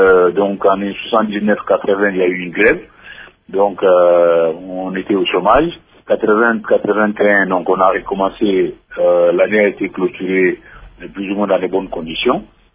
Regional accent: Kinshasa, DR Congo; moved away as an adult; also born or lived in Italy; now in Czech Republic; Donc, je suis allé de Kinshasa pour Brazzaville, et de Brazzaville pour l'Italie, enfin l'Italie pour l'ex-Tchécoslovaquie

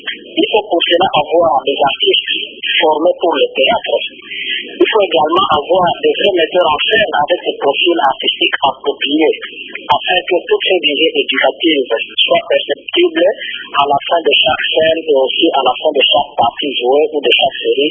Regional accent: DR Congo; chez nous, en République démocratique du Congo

